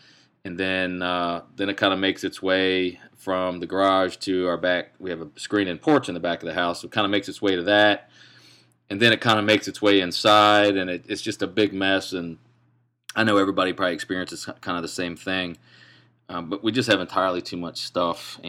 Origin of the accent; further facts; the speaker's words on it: Ashland, Virginia, United States; I am hail from Ashland, Virginia, the center of the universe in Central Virginia.